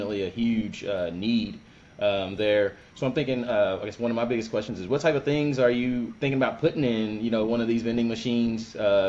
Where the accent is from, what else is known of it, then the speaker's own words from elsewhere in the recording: Louisville, Kentucky, United States; in Louisville, living in the West End, growing up in the West End, like, yeah, it's a real problem.